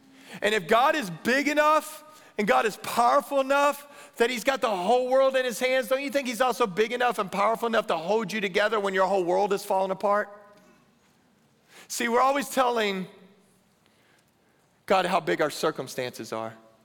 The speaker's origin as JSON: {"language": "English", "region": "Texas", "country": "United States", "tie": "born or raised there", "said": "and I grew up in Texas, I still live in Texas."}